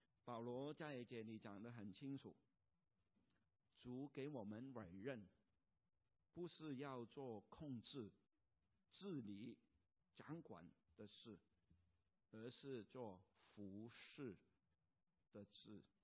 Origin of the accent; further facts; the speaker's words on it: Hong Kong; 使我可以明白我们香港人叫打工仔